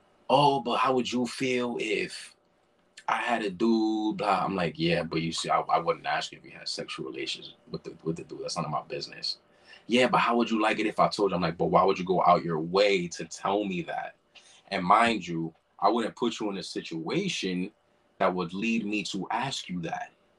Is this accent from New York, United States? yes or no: yes; New York, United States; I was born and raised in New York, so that doesn't mean I'm not gonna have homies over there. I know a lot of people in New York.